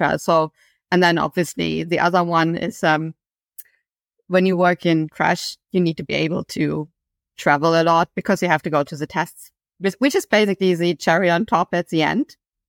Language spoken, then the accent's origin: English; Berlin, Germany; because I'm from Berlin and we have a very big technical university